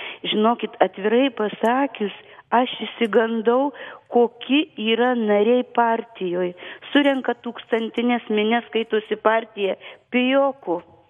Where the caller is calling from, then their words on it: Kaunas, Kaunas County, Lithuania; Labas rytas, aš iš Kauno skambinu